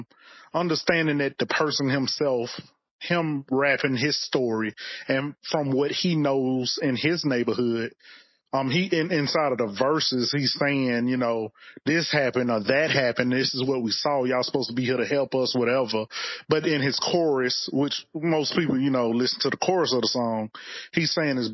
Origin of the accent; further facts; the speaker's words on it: Birmingham, Alabama, United States; I grew up in Birmingham, Alabama, and it's mainly urban, you know. And so a lot of my friends are from those neighborhoods.